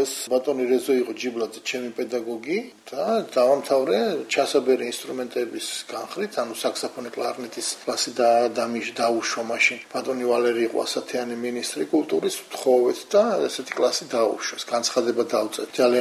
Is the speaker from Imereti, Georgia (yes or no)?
yes; Imereti, Georgia; მე იმერელი ვარ, წარმოშობით, მე ამბები ვიცი იმერეთში